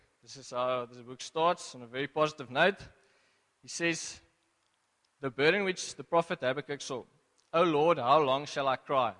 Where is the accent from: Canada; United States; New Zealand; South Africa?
South Africa; Western Cape; now in East London, South Africa; we hail from the West Coast. We moved to East London this year, or last year, January.